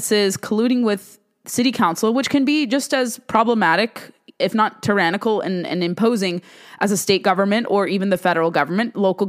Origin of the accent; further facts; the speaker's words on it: California, United States; New York City loves to give the Golden State, my home state, a run for its money